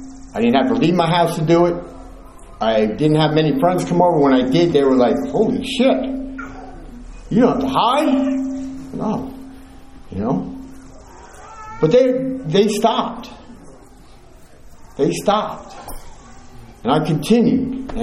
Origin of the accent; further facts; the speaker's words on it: Dover, New Jersey, United States; born there; But anyways, I was born in Dover, New Jersey. I got five sisters and one brother.